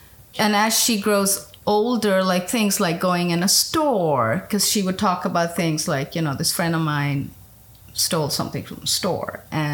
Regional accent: India; now in United States; growing up in India, I didn't really, like, I don't think I was as, I almost want to say obsessed with race until I moved to the US.

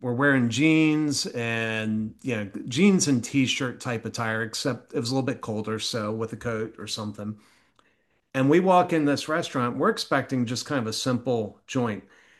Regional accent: Maryland, United States; I grew up in Maryland, and my wife and I flew up to DC for Thanksgiving.

